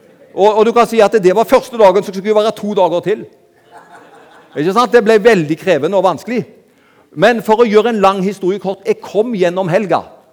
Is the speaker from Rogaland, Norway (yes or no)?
yes; Karmøy, Rogaland, Norway; Jeg kommer fra Karmøy utenfor Haugesund.